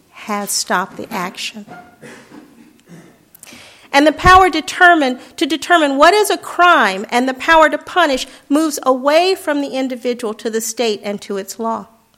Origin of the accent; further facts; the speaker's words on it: Detroit, Michigan, United States; I grew up in Detroit, Michigan, in a neighborhood that became increasingly violent as the economy deteriorated and the drug and gang culture took over.